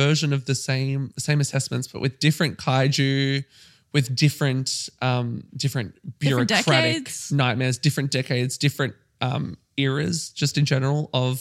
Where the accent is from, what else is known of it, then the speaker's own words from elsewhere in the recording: Australia; I feel like we're Australian, so we should have some sort of like.